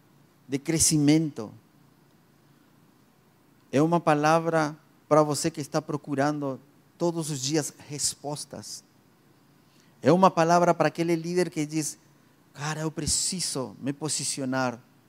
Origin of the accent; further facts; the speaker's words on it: Argentina; Portuguese is a second language; Isso eu aprendi do meu pastor de quando eu era adolescente na Argentina.